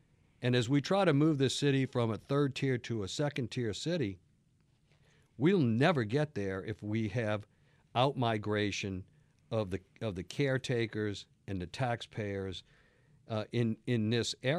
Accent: New Orleans, Louisiana, United States; Where are you from? New Orleans. We do this every night.

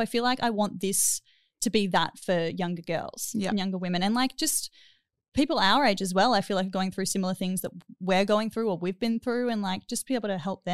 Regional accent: Melbourne, Victoria, Australia; now in Gold Coast, Australia; Yes, I'm 26. I'm from Melbourne, but I live in Gold Coast now.

